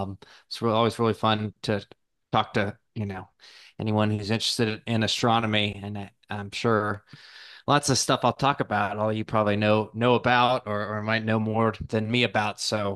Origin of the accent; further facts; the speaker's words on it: California, United States; moved away; also born or lived in East Coast; Originally, I'm from California and kind of have found myself on the East Coast for, pretty much the entire time since high school through the Navy and then, coming out here for work.